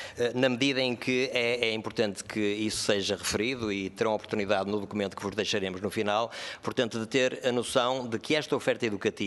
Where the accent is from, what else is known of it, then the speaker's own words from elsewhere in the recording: Portugal; todos nós somos portugueses e preocupados com a nação